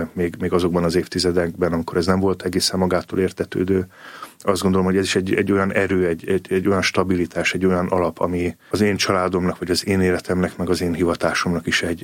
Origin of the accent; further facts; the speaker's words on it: Budapest, Hungary; Hívő családba születtem, így nőttem föl. Sőt, igazából a ferencesekhez való kötődésem az már egy családi hagyomány. Mert Pasaréten nőttünk föl